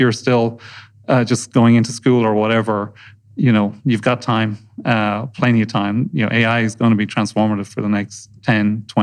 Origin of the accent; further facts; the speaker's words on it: Ireland; when I was growing up in Ireland in the sort of 80s, particularly in the town I grew up in, which was sort of an old shipping town that wasn't doing that well, high unemployment